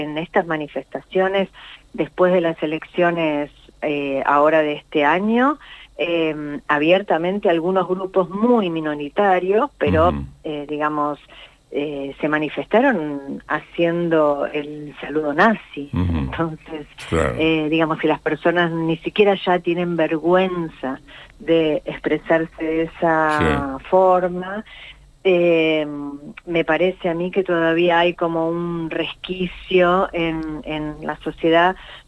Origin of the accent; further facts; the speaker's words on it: Argentina; nosotros como argentinos y argentinas